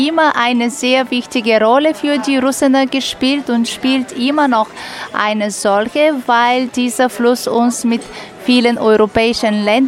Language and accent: German; Ruse, Ruse Province, Bulgaria; bin in Russe geboren und aufgewachsen. Ich bin 47 Jahre alt